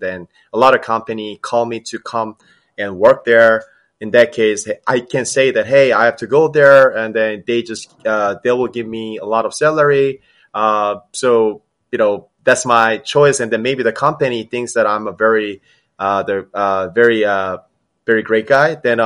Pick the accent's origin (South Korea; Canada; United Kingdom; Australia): South Korea; Seoul; English is a second language; moved away as an adult; now in United States; So I was born and raised in Korea, especially Seoul. And I study and work in the U.S., especially in New York, and I work in New York as well as Houston, Texas.